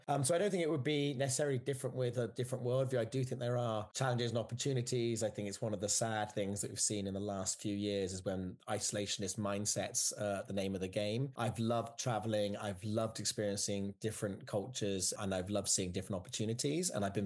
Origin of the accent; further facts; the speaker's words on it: England, United Kingdom; moved away as an adult; now in United States; So I'm English, and I still am British with a British passport. And I've been in the US for 20 years because I got married to my Californian wife.